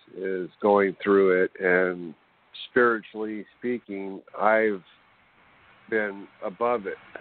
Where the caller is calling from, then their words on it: California, United States; Cali, California.